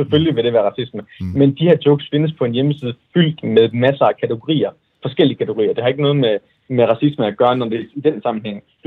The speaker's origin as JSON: {"language": "Danish", "country": "Iraq", "said": "Det var der, jeg svarede, jeg er fra Irak."}